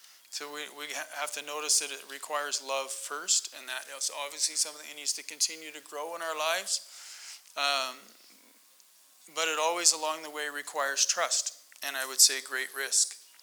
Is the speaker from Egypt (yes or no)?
no; Calgary, Alberta, Canada; Me personally, growing up in Calgary, I decided I'd go find some trees for school instead of going to Saskatchewan